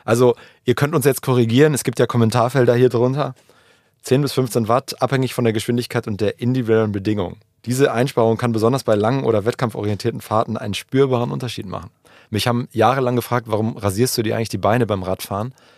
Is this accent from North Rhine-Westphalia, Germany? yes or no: yes; Münster, North Rhine-Westphalia, Germany; born there; ich komme halt aus Münster gebürtig